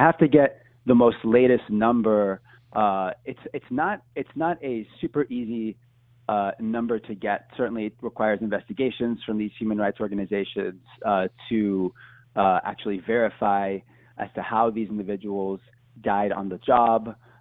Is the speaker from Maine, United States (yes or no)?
no; Houston, Texas, United States; I'm a Houstonian from Texas.